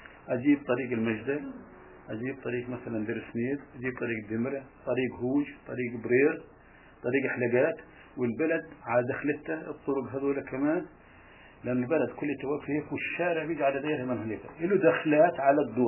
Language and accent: Arabic; Palestine; اللي عندنا في فلسطين ما في زي هون زي الاردن ما في